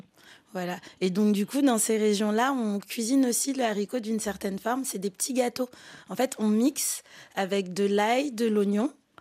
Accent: Togo; Je suis togolaise, quand même.

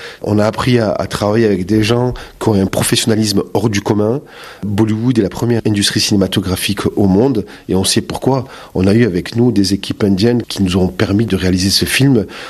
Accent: England, United Kingdom; Si on sort de France, moi je viens d'Angleterre

